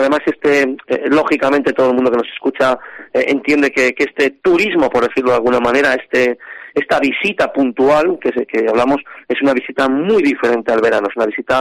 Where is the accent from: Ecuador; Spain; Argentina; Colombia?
Spain; Cantabria; nosotros, me gusta decir que somos el corazón de Cantabria, la cuenca del Besaya.